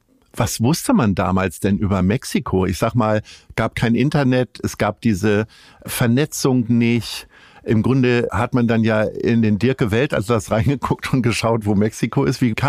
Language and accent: German; Hanover, Lower Saxony, Germany; Nein, ich bin Hannoveraner